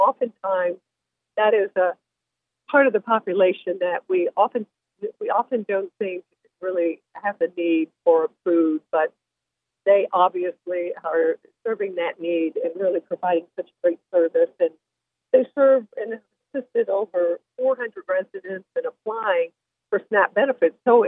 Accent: Evansville, Indiana, United States; distribute them in Southwest Indiana, where my hometown of Evansville is

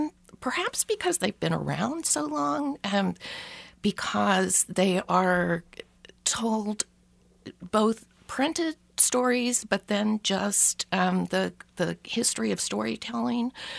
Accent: Bartlesville, Oklahoma, United States; I grew up in Bartlesville, Oklahoma. There were no dense forests there.

